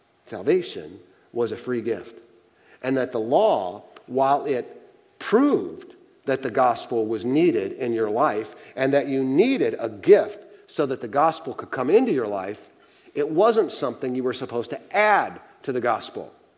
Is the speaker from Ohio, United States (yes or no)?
yes; Akron, Ohio, United States; Where Vicki and I grew up in Akron, Ohio, there's a concert venue called Blossom Music Center.